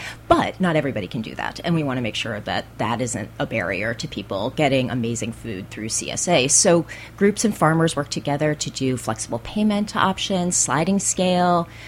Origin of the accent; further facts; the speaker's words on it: Midwest, United States; And I'm from the Midwest, so farmers